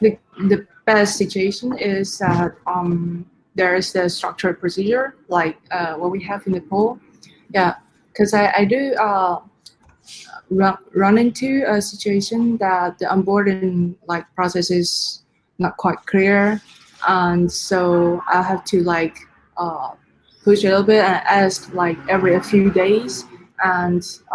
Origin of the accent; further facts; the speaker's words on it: Taiwan; English is a second language; now in Netherlands; I come from Asia, come from Taiwan, and the culture is very different from the culture in Europe or like in the Netherlands.